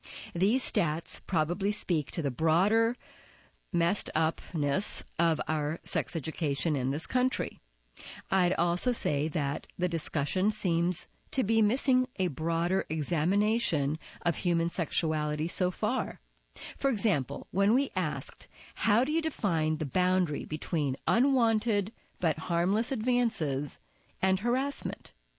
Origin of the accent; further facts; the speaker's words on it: the South, United States; And when I was growing up in the South, getting my hair done once a week was a thing.